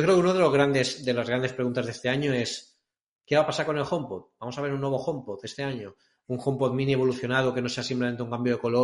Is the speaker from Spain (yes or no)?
yes; Spain; soy de España